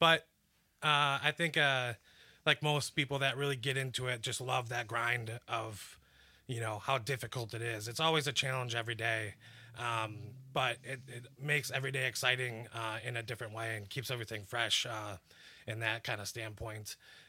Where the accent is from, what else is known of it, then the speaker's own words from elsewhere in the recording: Eagle River, Wisconsin, United States; now in Madison, United States; I'm not originally from Madison. I'm actually from Eagle River, Wisconsin.